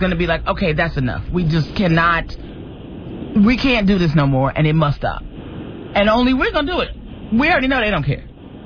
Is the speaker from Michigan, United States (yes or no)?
yes; Detroit, Michigan, United States; I'm from Detroit. And, you know, all of our family's from Chicago.